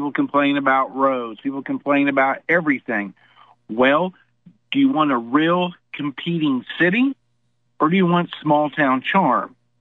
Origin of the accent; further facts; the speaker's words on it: Oklahoma, United States; also born or lived in Galveston, United States; I'm born and raised in Oklahoma, but I used to live in Galveston. Now I'm back on the correct side of Red River again.